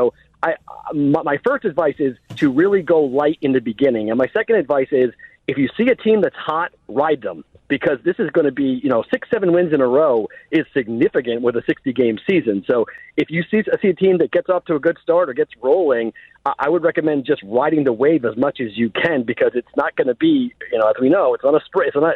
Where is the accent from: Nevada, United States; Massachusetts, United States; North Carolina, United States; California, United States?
Massachusetts, United States; Boston; I'm a Bostonian